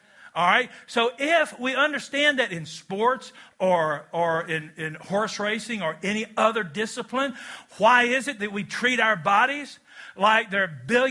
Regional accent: Kentucky, United States; Now, I'm from Kentucky. Our state motto is the home of fast women and beautiful horses.

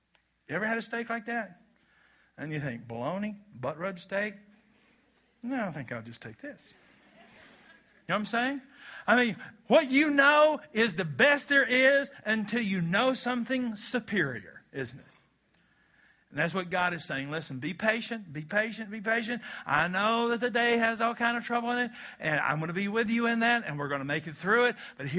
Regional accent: Wisconsin, United States; I'm a boy from Barron County, and I don't eat butt-rubbed steaks.

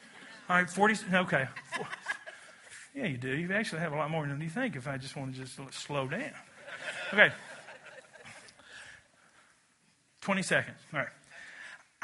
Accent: Kentucky, United States; Now, I'm from Kentucky. Our state motto is the home of fast women and beautiful horses.

